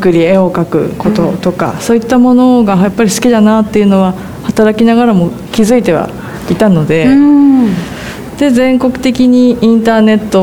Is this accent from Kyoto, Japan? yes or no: no; Shizuoka, Japan; 私の地元の静岡の海水浴した海よりも透明感あっていいなって思います今は